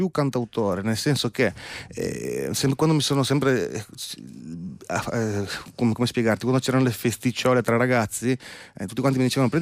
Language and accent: Italian; Trieste, Friuli-Venezia Giulia, Italy; io sono di Trieste